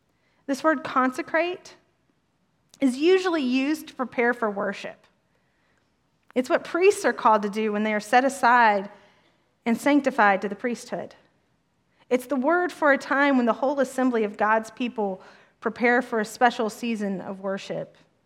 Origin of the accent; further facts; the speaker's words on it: Alabama, United States; I'm from Alabama, and I was in Alabama, and I'm like, I know that tone.